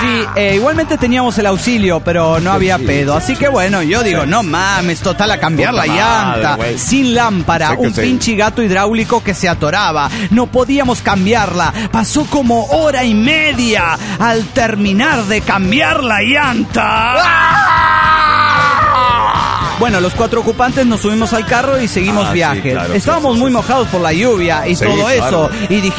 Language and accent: Spanish; Guanajuato, Mexico; de Guanajuato.